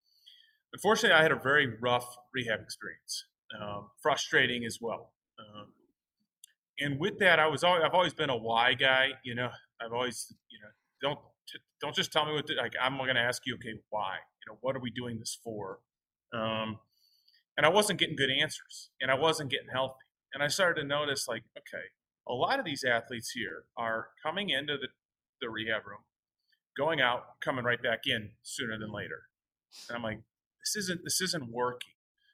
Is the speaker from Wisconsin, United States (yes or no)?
no; Illinois, United States; even in at a young age in high school, just being an athlete growing up in Chicagoland.